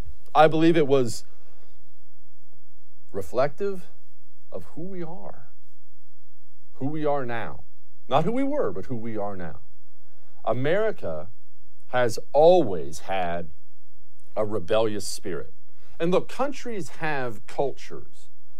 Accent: United States; And then I thought, oh, of course, I'm an American.

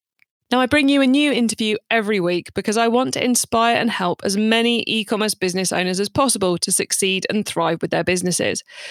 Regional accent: United Kingdom; because I'm British, we spell optimizing with an S, not a Z.

